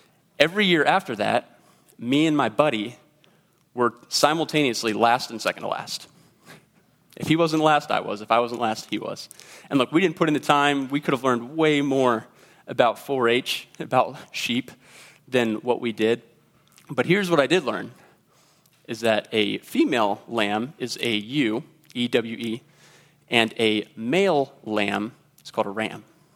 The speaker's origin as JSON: {"language": "English", "town": "Mount Vernon", "region": "Ohio", "country": "United States", "tie": "born or raised there", "said": "Now, like I said, I grew up in Mount Vernon, Ohio, which is a more rural community."}